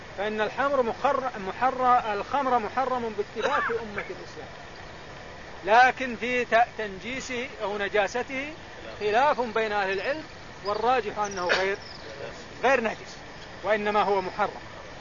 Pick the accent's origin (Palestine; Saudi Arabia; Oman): Saudi Arabia; وعندنا في المملكة العربية السعودية موجود مجموعة منهم